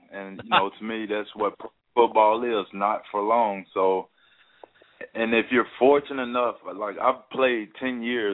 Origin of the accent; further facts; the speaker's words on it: Mississippi, United States; I'm from Mississippi. I love to eat